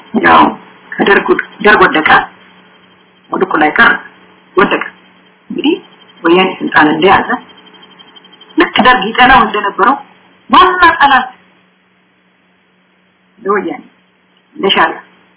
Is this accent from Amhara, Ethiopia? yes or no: yes; Gondar, Amhara, Ethiopia; ወልጅ ያደኩት ጎንደር ከተማ